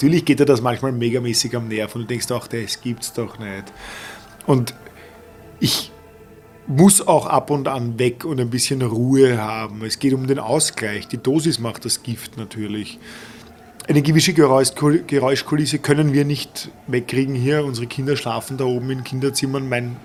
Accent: Vienna, Austria; Ich habe meine Kindheit ausschließlich im Prater verbracht.

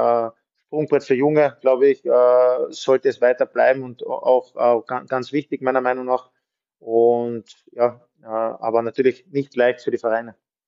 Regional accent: Klagenfurt, Carinthia, Austria; aber ich komme aus Klagenfurt.

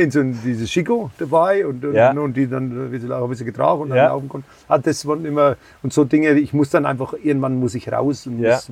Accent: Nüdlingen, Bavaria, Germany; Ich komme aus Nüdlingen

